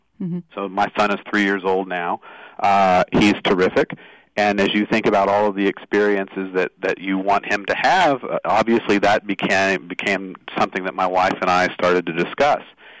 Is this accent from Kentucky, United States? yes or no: no; Plano, Texas, United States; I think of the two things that were sort of most important to me growing up in Plano were being a member of the Cub Scouts and the Boy Scouts throughout my life and playing baseball throughout my life.